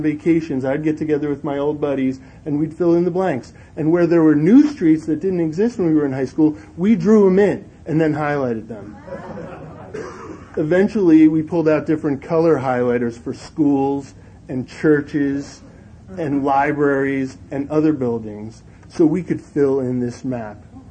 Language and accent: English; New City, New York, United States; My hometown's about 30 miles northwest of New York City, a little town called New City, of about 50,000 people.